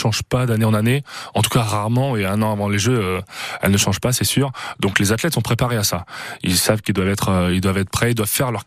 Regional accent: France; en tant que Français

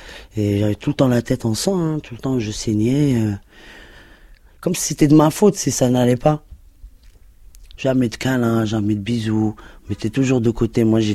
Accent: Rabat, Rabat-Salé-Kénitra, Morocco; Je suis né à Rabat, 25-10-71. J'ai grandi avec ma mère et sa nièce, c'est-à-dire ma cousine, et sa petite fille, elle avait une petite fille, dans un quartier à Rabat, bidonville

